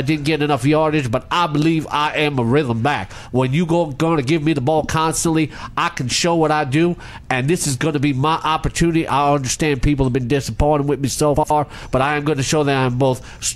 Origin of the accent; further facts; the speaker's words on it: Alabama, United States; also born or lived in Texas; I'm from Alabama and later moved to Texas.